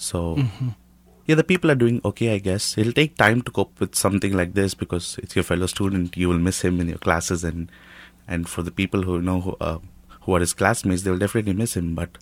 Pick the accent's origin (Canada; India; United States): India; Hyderabad, Telangana; I'm from Hyderabad, Telangana, India.